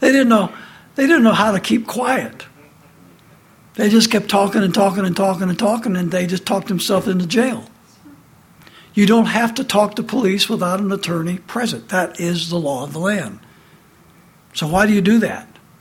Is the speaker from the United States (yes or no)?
yes; United States; I was born and raised in America with American citizen parents.